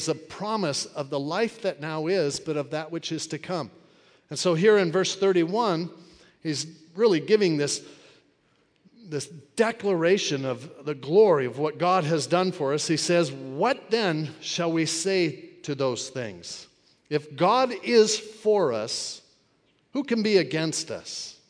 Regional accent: Hermosa Beach, California, United States; I grew up in Hermosa Beach. My dad was a police officer up in Hermosa Beach.

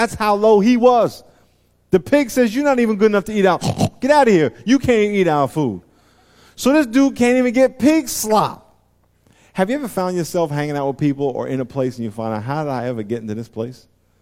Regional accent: New York, United States; I have a friend I grew up with in New York as a kid, and he just moved out here about a year ago.

